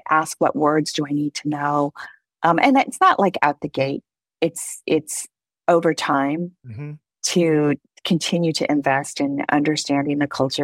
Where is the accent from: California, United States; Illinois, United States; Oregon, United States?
California, United States; Berkeley; I grew up in Berkeley, one of the most liberal cities in the world.